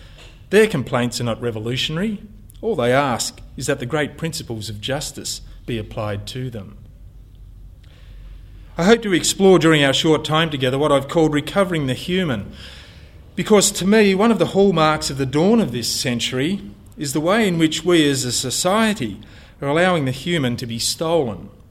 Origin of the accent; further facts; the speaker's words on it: Tasmania, Australia; I'm from Tasmania. I'm white, working class. I'm a Protestant, middle-aged male, happily married.